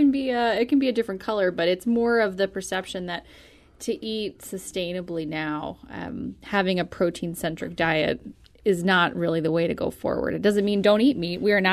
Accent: Florida, United States; I'm from South Florida.

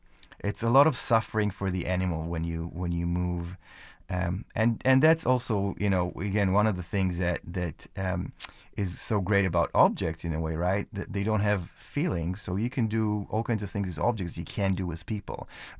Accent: Israel; also born or lived in California / Kansas; now in United States; Well, I moved, and as I said, I grew up in Israel, and then I moved to California, and then I moved to here, to Kansas

